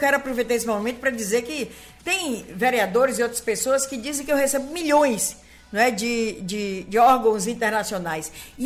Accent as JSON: {"language": "Portuguese", "town": "Olivença", "region": "Bahia", "country": "Brazil", "tie": "born there", "also_born_or_lived": "Acuípe", "said": "eu nasci em Olivença, fui morar no Acuípe"}